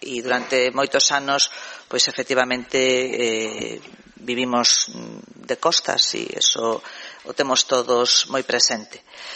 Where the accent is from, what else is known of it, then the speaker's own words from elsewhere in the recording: Ribas Altas, Galicia, Spain; mire, eu son de Rivas Altas